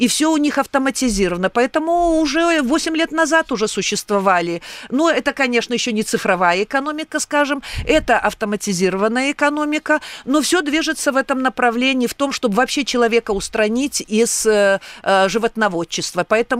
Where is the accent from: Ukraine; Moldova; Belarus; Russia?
Belarus; И мне было приятно, что я из Беларуси